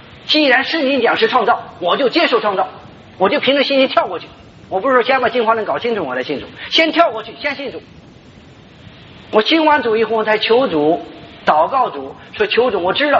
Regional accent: China; 所以我们中国人讲什么纲举目张啊，对吧？

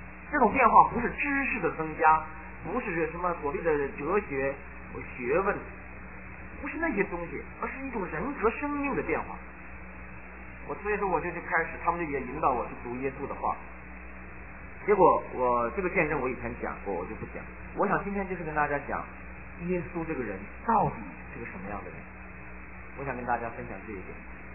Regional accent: China; 我都是大陆出来的人，

